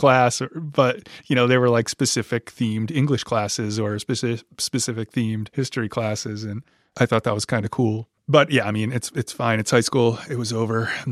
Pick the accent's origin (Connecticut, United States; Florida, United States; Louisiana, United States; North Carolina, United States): Connecticut, United States; Winsted; I grew up in Winsted, Connecticut